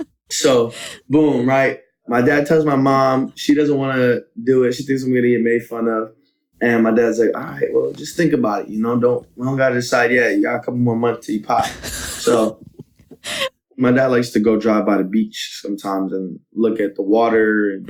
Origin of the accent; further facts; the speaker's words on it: San Francisco, California, United States; born there; Yeah. So yeah, I was born in San Francisco, more specifically Lakeview.